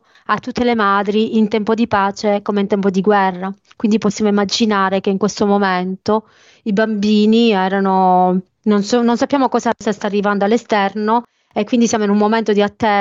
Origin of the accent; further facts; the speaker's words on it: Mussomeli, Sicily, Italy; il clip che abbiamo girato in Sicilia, a Mussomeli, nel mio paese di origine